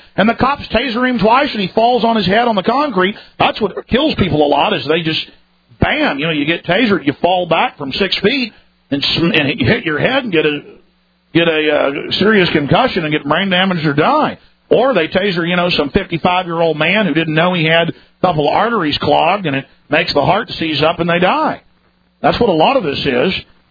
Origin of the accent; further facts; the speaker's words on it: Dallas, Texas, United States; I grew up in Dallas, and the water tasted like gasoline.